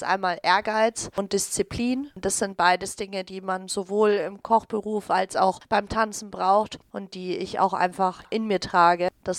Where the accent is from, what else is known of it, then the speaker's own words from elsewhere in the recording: Nuremberg, Bavaria, Germany; ich komme aus Nürnberg